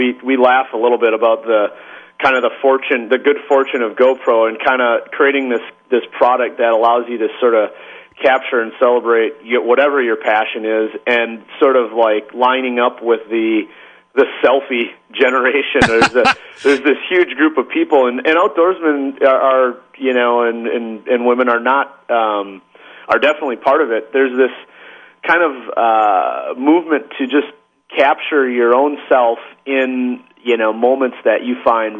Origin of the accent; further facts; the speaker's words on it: Wisconsin, United States; and I'm from Wisconsin, so just across the lake from you guys, and so I grew up doing this stuff